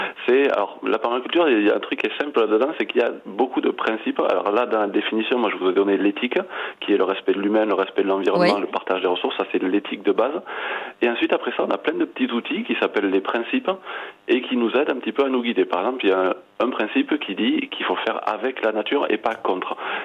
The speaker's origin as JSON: {"language": "French", "country": "Gabon", "tie": "born or raised there", "moved": "yes", "lives_now": "France", "said": "Moi, j'ai grandi en Afrique, au Gabon, donc au milieu d'une faune vraiment foisonnante de vie et d'une flore tout juste incroyable."}